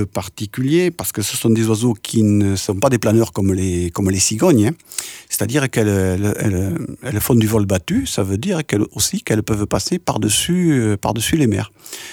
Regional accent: France; Alors chez nous, en France, elles ont pas mal de lieux où elles peuvent faire étape.

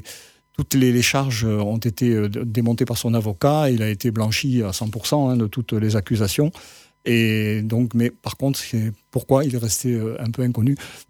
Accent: Algeria; now in France; Je suis né en Algérie, donc j'ai fait l'école primaire en Algérie.

